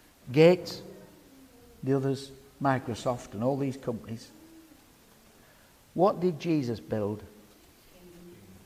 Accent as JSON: {"language": "English", "country": "Ireland", "said": "being an Irishman myself"}